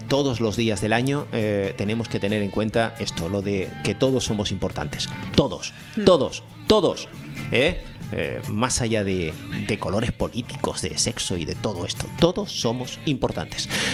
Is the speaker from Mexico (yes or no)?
no; Puerto de la Cruz, Canary Islands, Spain; born there; now in La Orotava, Spain; Pero nací en el Puerto de la Cruz, soy portuense. Vamos, que sí soy portuense. Soy portuense y soy de la villa de La Orotava, porque pago mis impuestos en La Orotava y vivo en La Orotava.